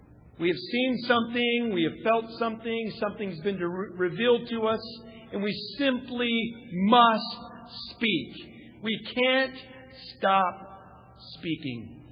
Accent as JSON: {"language": "English", "region": "Texas", "country": "United States", "said": "She said, it's hot. I said, I'm from Texas. That really didn't help me."}